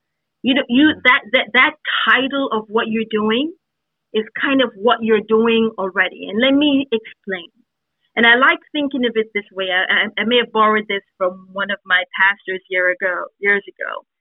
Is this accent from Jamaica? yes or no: yes; Jamaica; now in Atlanta, United States; Again, I'm from Jamaica, so, you know, any cold climate place was out of the way.